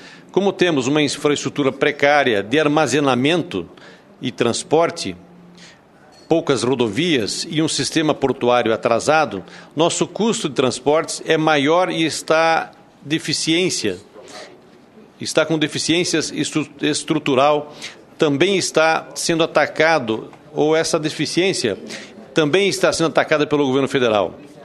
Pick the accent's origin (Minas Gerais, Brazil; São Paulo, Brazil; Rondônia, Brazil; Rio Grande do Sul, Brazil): Rondônia, Brazil; principalmente lá no meu estado de Rondônia